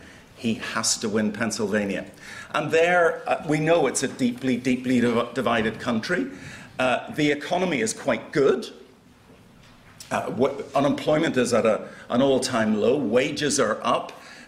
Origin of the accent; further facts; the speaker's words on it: Ireland; I am Irish, and I came back from a country that is quite at ease with itself